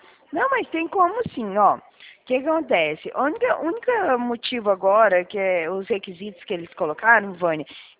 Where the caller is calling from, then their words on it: Dourados, Mato Grosso do Sul, Brazil; Eu falo daqui de Dourados.